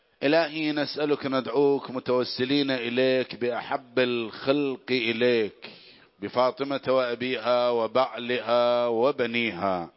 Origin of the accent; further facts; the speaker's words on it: Iraq; بلادنا العراق اللهم اجعلها آمنة وارزق أهلها من الثمرات